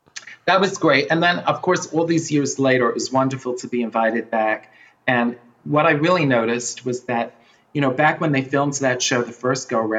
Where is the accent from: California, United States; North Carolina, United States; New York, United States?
New York, United States; the other great thing about growing up in New York was that we were close to Manhattan